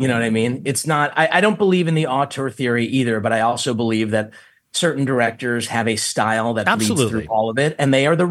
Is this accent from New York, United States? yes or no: no; Hollywood, California, United States; Because I'm from Hollywood.